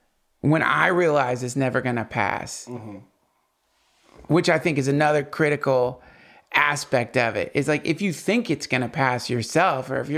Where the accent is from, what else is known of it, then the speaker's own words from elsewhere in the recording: North Carolina, United States; also born or lived in St. Simons, Georgia; I'm from North Carolina, but I was born in Georgia.